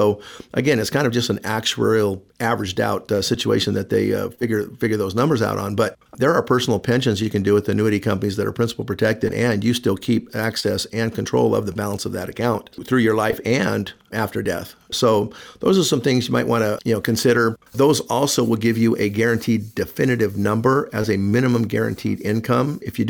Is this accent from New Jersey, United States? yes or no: no; California, United States; which I know about growing up in California and still having mom and a lot of relatives living out there.